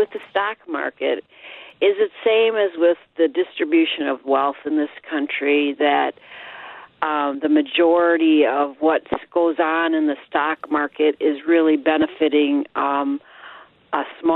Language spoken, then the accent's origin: English; Madison, Wisconsin, United States; now in Portage, United States; Well, actually, I'm from Madison, Wisconsin.